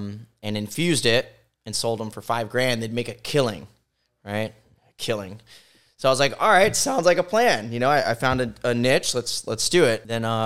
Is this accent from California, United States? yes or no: no; Miami, Florida, United States; I grew up down here in Miami, Biscayne Bay. Actually still live a couple blocks from it.